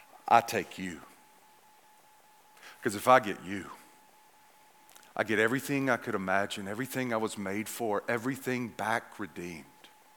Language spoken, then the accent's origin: English; the South, United States; because he's a Philly guy and I'm a Southerner.